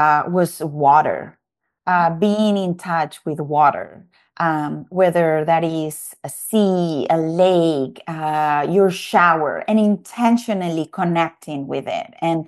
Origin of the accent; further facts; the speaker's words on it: Balearic Islands, Spain; I obviously I'm from Mallorca.